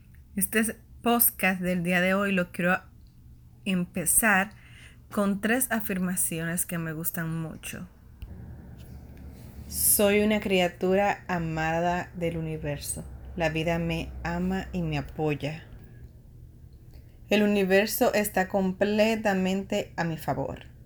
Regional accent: Dominican Republic; moved away; Bueno, honestamente, yo vengo de República Dominicana y mi estilo de vida ya era muy calmado.

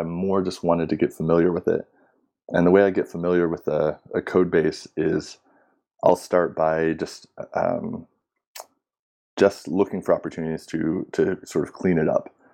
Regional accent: Texas, United States; I was born and raised in Texas, and I appreciate or respect certain aspects of it.

